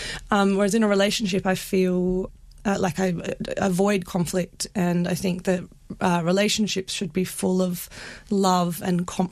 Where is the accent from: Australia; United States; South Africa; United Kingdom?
Australia; Fremantle, Western Australia; I grew up in Fremantle. I've got two younger sisters. We all went to school around there.